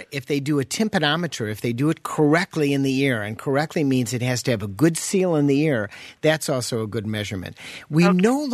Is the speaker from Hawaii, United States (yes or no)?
no; Chicago, Illinois, United States; It's my first language, but the real problem is I'm from Chicago. I mean, I was born and bred in Chicago. And, you know, we talk differently in the Windy City